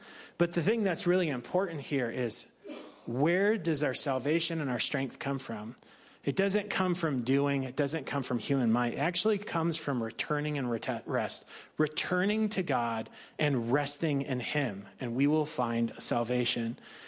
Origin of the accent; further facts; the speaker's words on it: United States; You know, being an American where rule of law is so important and there's these standards of right and wrong